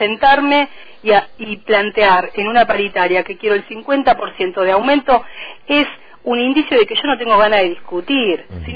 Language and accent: Spanish; Río Grande, Tierra del Fuego, Argentina; Soy de Río Grande, participé muchas veces de los paros